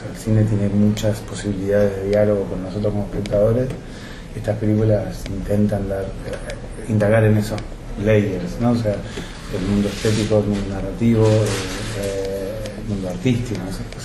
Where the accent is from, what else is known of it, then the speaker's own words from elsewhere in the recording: La Matanza, Buenos Aires Province, Argentina; Bueno, yo soy de La Matanza.